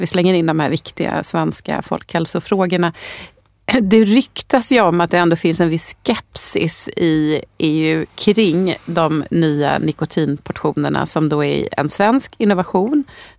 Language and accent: Swedish; Sweden; För det är ju så man som svensk tycker. Och jag har ju personligen också varit förbundsdirektör för den svenska livsmedelsindustrin, där snuset låg.